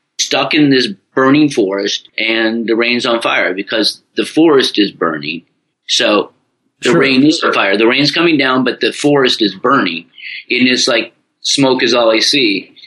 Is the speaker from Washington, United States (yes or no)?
yes; Seattle, Washington, United States; Well, I grew up in Seattle, right? So rain's pretty.